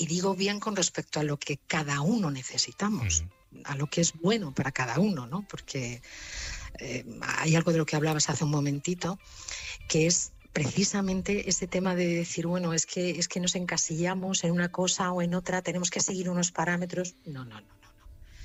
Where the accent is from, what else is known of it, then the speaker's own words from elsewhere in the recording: Madrid, Community of Madrid, Spain; also born or lived in Málaga; Sí, soy española, de Madrid además